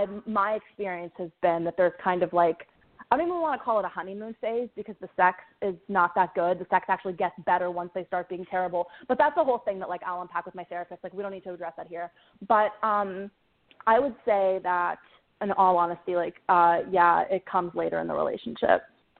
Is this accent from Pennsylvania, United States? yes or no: yes; Pittsburgh, Pennsylvania, United States; I'm not from the South, I'm from Pittsburgh, but I went to graduate school there.